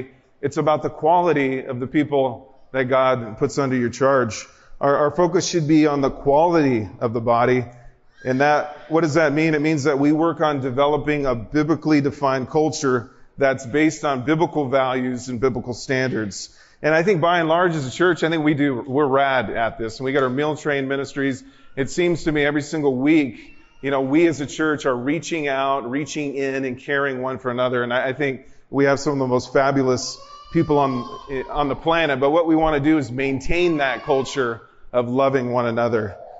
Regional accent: San Diego, California, United States; I'm from San Diego, so I wish he would come and eat real Mexican food.

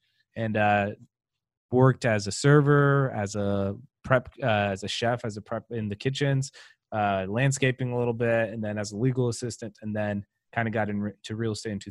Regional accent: Colombia; moved away as an adult; But so I was born and raised in Colombia. My dad's Colombian, my mom's American. So I grew up my whole life down there

